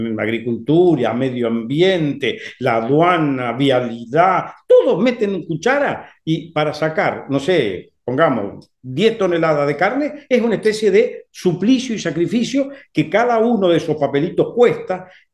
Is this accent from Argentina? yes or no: yes; Santa Fe, Argentina; hay algo que yo puedo devolver a la provincia de Santa Fe, de donde soy, donde me formé, escuela primaria, secundaria y universidad